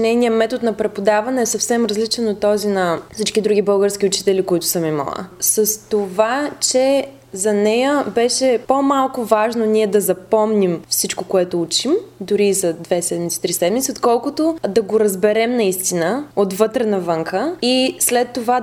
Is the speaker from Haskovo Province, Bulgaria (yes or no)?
yes; Dimitrovgrad, Haskovo Province, Bulgaria; Само ние сме от България. Имало още двама българи в предишните 20 години, преди това нямало.